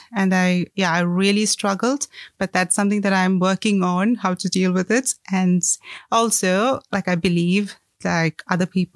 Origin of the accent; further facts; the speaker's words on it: Kerala, India; now in Cape Town, South Africa; So I'm from India, and I'm from a state called Kerala in India. So we grew up with less plastic in our lives.